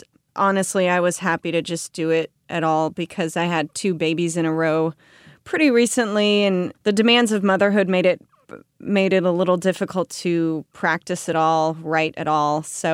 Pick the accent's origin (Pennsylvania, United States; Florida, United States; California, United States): California, United States; Concord; now in Sacramento, United States; Originally, I grew up in Concord. I've been in the Sacramento area for about 10 years.